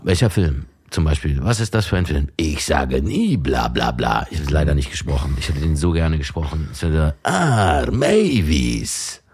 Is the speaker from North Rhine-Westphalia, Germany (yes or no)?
no; Potsdam, Brandenburg, Germany; Ich komme ja aus dem Osten und ich bin in Potsdam groß geworden